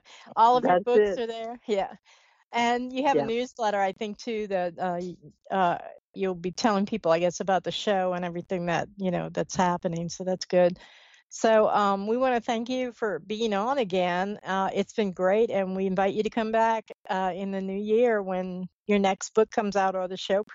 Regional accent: New Orleans, Louisiana, United States; I mean, I'm from New Orleans. What do you think?

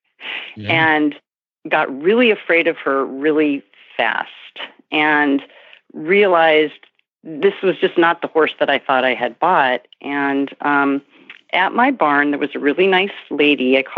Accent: Santa Monica, California, United States; where I grew up in Santa Monica, California, and had access to Will Rogers State Park

